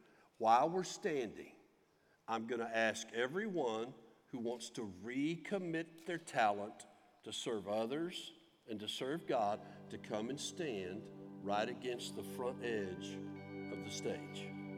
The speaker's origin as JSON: {"language": "English", "town": "Dallas", "region": "Texas", "country": "United States", "tie": "born or raised there", "also_born_or_lived": "South Florida, United States", "lives_now": "Kansas City, United States", "said": "I grew up in around the Dallas area, so I've been a Cowboy fan for life. I spent 21 years in South Florida."}